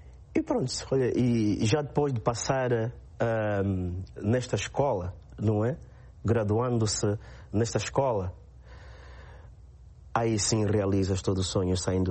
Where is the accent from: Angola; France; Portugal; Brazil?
Angola; moved away; Lembro-me da primeira vez que eu saí de Angola